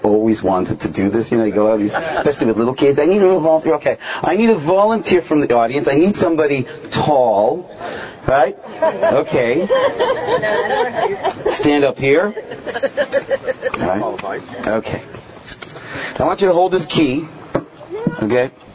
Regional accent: Toronto, Ontario, Canada; the lakeshore in Toronto, which actually, growing up in Toronto, I never went to.

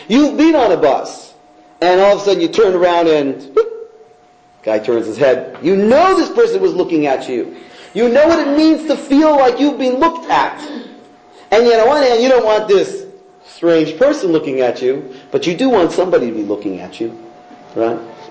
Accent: Toronto, Ontario, Canada; And I'm not from Manhattan, from a small town called Toronto

